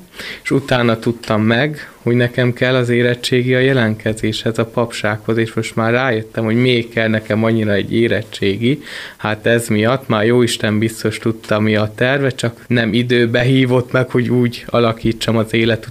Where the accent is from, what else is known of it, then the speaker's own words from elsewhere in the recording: Lajosmizse, Bács-Kiskun, Hungary; now in Kiskunhalas, Hungary; Én lajosmisei vagyok.